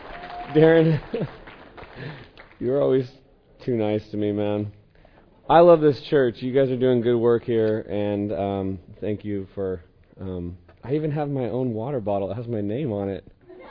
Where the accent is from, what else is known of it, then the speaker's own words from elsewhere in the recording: Eugene, Oregon, United States; So I'm from Eugene, and went to the game last night, and I've been taking heat.